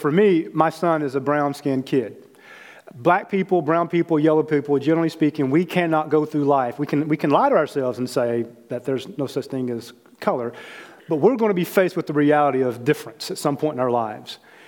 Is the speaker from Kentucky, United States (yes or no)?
yes; Kentucky, United States; with his mother being from Costa Rica and I'm from Kentucky.